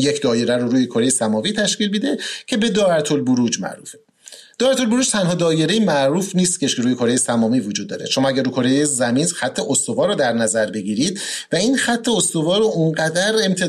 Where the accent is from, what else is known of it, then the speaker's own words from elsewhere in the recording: Iran; خب همه ما ایرانی هستیم و این جشن رو جشن می‌گیریم